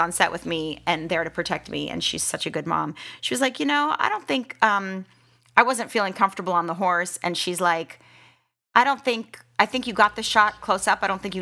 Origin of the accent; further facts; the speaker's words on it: Malibu, California, United States; I mean, I grew up in Malibu, like in Topanga Canyon, and everybody had horses.